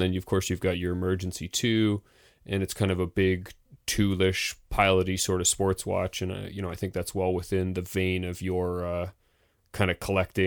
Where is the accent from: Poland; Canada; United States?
Canada; because you do pay a handful in tax, or at least you would as a Canadian.